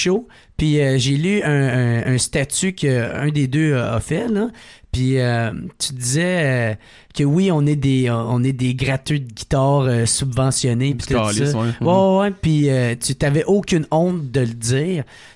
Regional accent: Gatineau, Quebec, Canada; moi, je viens de Gatineau, puis pour moi, c'est crissement pas une région.

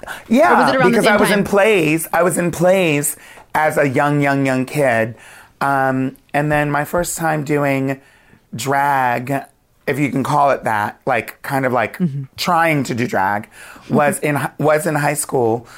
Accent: Wilmington, Delaware, United States; I grew up near Philly in Wilmington, Delaware.

